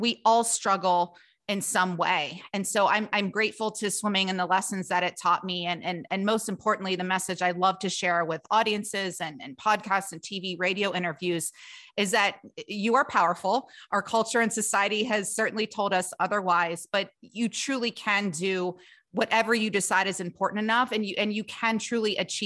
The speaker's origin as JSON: {"language": "English", "town": "Cincinnati", "region": "Ohio", "country": "United States", "tie": "born or raised there", "said": "My parents are both Ohio State alums. I grew up in Cincinnati."}